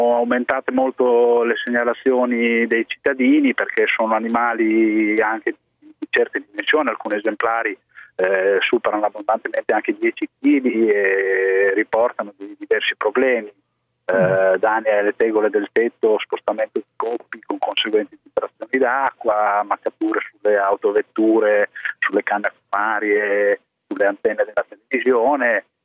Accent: Naples, Campania, Italy; Io sono un papà, siamo da Napoli

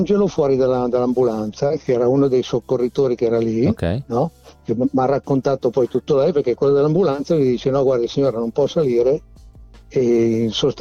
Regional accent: Lombardy, Italy; Io sono brianzolo, per cui una vita nel

